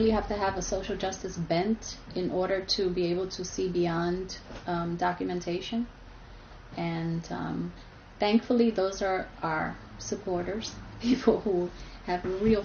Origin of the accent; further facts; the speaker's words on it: Brooklyn, New York, United States; born there; first language Spanish; English is a second language; I'm Latina by birth. I was born in Brooklyn. My mother's from Puerto Rico. My father's from Cuba. So, and I'm bilingual. I'm an interpreter. My first language was Spanish.